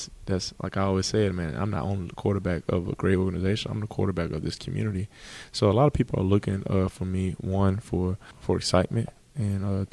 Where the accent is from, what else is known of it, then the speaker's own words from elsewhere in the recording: Bessemer, United States; one thing about me is I love going back to my hometown, Bessemer, and going to the library